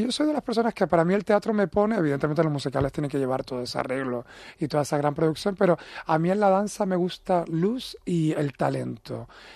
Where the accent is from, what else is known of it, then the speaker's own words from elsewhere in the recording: Canary Islands, Spain; sino es como que valoréis más nuestras islas. Y como bien has dicho, Canarias tiene muchísimo talento.